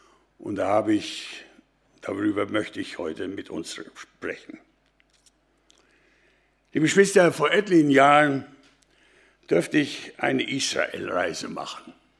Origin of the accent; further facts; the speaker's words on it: Hilchenbach, North Rhine-Westphalia, Germany; ich komme aus Hilchenbach, bin Laienprediger und ehrenamtlicher Prediger für im Gemeinschaftsverband.